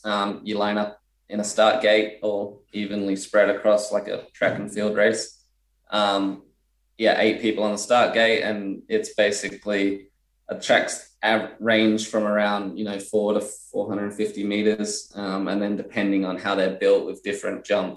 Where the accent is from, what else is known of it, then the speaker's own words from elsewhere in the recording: Adelaide, South Australia, Australia; because typically growing up in Adelaide or around Australia, we'd show up, 3 days before the race.